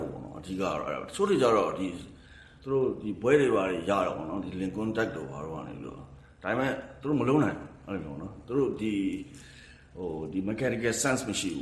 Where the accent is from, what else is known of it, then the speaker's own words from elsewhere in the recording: Mandalay, Mandalay Region, Myanmar; also born or lived in Yangon; ကျွန်တော်ဟိုရန်ကုန်မှာမွေးတယ်မန္တလေးမှာကြီးတယ်